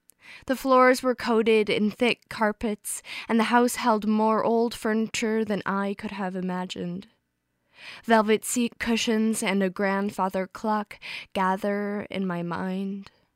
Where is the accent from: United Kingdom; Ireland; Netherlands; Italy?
Netherlands; now in Traverse City, United States; I live in Traverse City, Michigan, but I am originally from the Netherlands.